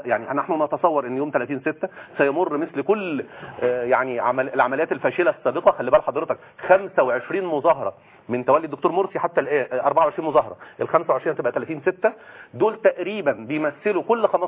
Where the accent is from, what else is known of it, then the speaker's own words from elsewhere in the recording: Egypt; تعود لنا كلنا كمصريين بلدنا